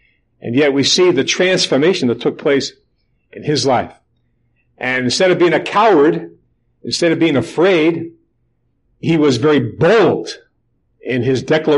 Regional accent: Yonkers, New York, United States; when we were growing up in Yonkers

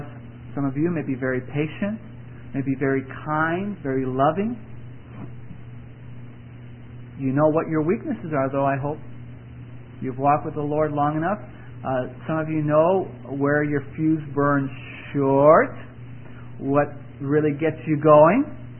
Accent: Chicago, Illinois, United States; When I grew up there in Chicago at this boys' club, we had boxing.

